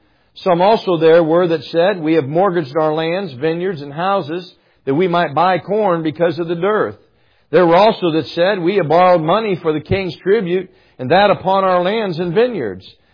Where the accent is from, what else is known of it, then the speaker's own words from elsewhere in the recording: Akron, Ohio, United States; I grew up in Akron, Ohio, on the Goodyear blimp stationed up there.